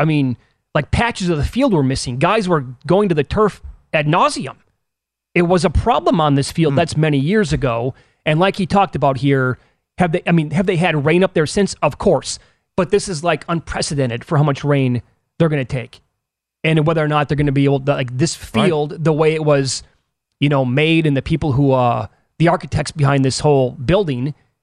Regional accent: Midwest, United States; I'm so we're both from the Midwest.

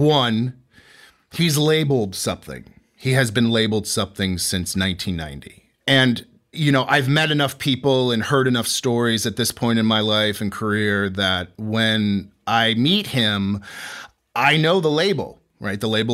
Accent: St. Petersburg, Florida, United States; I grew up in St. Petersburg, Florida. I was born and raised in St. Pete, Florida.

